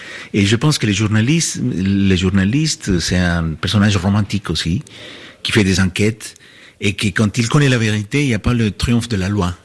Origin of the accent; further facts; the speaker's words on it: Bogotá, Colombia; moved away as an adult; Moi-même, je suis de Bogota. Je suis parti quand j'avais 19 ans en Europe. J'ai vécu pendant 30 ans après.